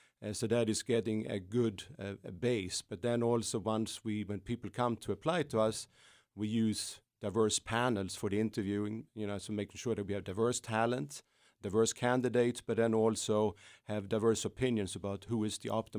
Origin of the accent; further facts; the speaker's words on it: Sweden; English is a second language; Growing up in Sweden, everyone is interested in hockey.